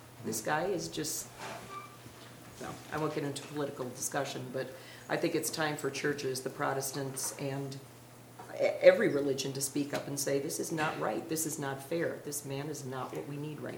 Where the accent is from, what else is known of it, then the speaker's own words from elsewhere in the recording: Chicago, Illinois, United States; I'm actually from Chicago.